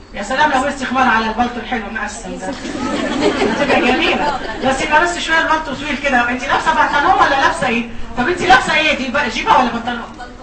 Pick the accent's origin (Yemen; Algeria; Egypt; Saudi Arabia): Egypt; احنا مصريين